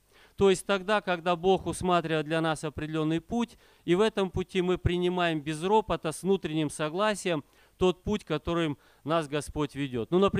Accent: Kazakhstan; Как там у нас в Казахстане, я сам приезжий из Казахстана, как там складываются обстоятельства.

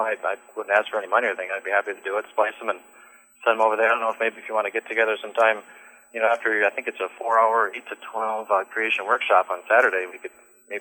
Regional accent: Brooklyn Park, Minnesota, United States; I'm going to be in Brooklyn Park, my hometown.

